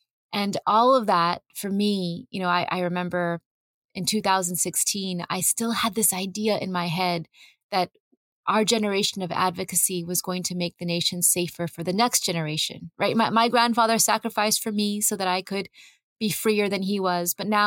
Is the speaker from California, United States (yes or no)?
yes; California, United States; I grew up in California's Central Valley. I grew up on the farmland that my grandfather had farmed.